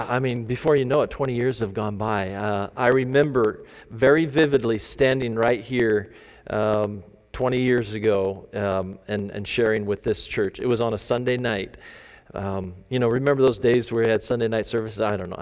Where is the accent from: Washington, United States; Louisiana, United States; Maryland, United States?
Washington, United States; Kelso; We're from the Kelso Longview area. That's our home base area